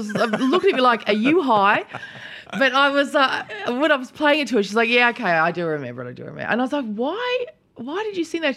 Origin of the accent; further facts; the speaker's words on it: Australia; This is as Aussie as all get out. And this was like, this was my childhood.